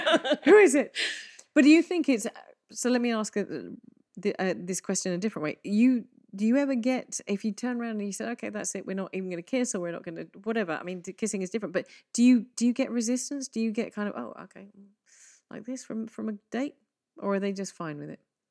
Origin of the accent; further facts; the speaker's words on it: England, United Kingdom; I'm English.